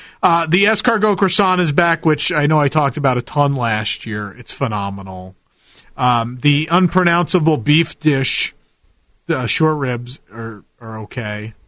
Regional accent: Ireland; I want to hate Ireland as an Irish person who hates Irish food.

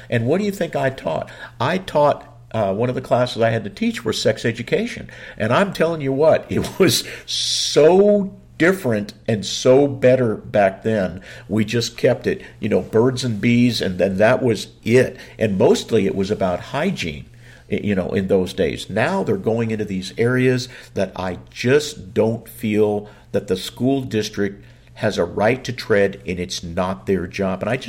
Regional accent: Texas, United States; it's so embarrassing because we're from Texas, and people always sort of consider Texas to be a fairly conservative state.

